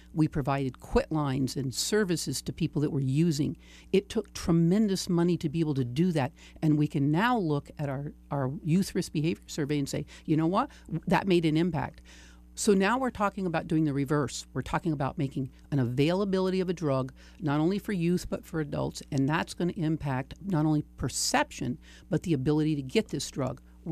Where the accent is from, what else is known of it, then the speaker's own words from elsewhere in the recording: Vermont, United States; You and I grew up in Vermont.